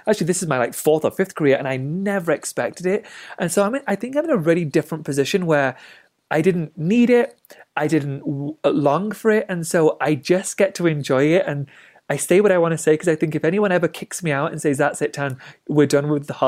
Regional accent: United Kingdom; now in United States; I'm officially an American citizen, but I'm still a very proud Brit. I'm a dual citizen.

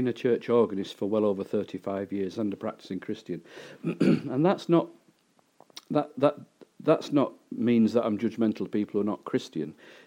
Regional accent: Keighley, Yorkshire and the Humber, United Kingdom; born or raised there

